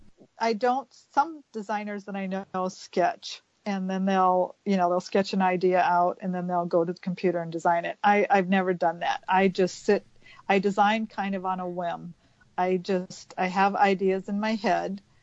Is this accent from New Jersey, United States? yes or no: no; Moline, Illinois, United States; moved away; I'm from Moline. But I've lived in Arizona now just 30 years.